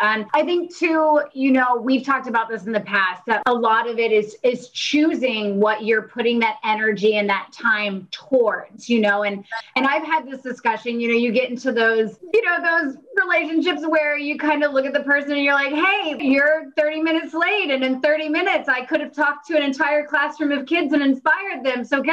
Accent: the South, United States; I grew up in the South and we would do, you know, we ate shrimp and we'd go shrimping and get crawdaddies

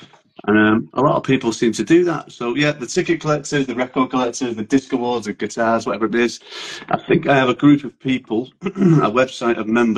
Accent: Manchester, North West England, United Kingdom; now in Edinburgh, United Kingdom; I'm from Manchester. I moved up to near, I'm just near Edinburgh now.

